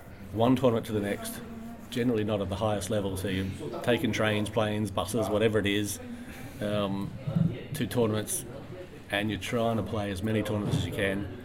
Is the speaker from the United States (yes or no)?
no; Australia; It's very difficult being Australian.